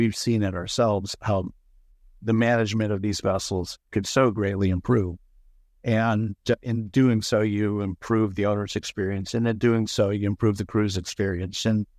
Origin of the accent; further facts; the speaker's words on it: Florida, United States; also born or lived in West Virginia, United States; I was actually born in West Virginia, but I grew up in South Florida.